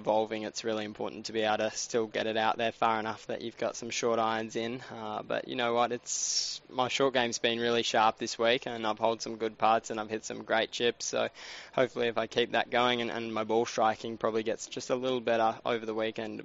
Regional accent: Perth, Western Australia, Australia; Yeah, just a Perth boy. I've lived in Perth my whole life.

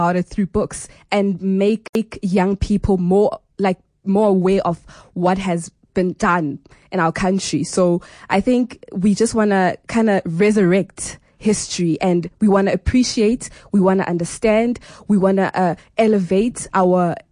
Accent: South Africa; great living in South Africa, although I am probably a Zulu girl, but I am a South African. Besides that, I am South African.

